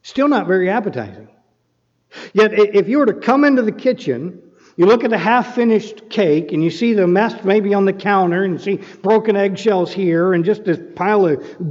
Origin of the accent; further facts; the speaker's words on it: North Carolina, United States; I grew up in North Carolina.